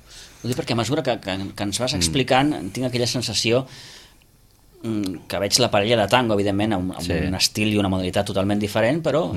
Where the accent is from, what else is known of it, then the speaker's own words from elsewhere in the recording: El Prat de Llobregat, Catalonia, Spain; tu ara ens deies, jo vinc del Prat, en aquella zona s'estila molt.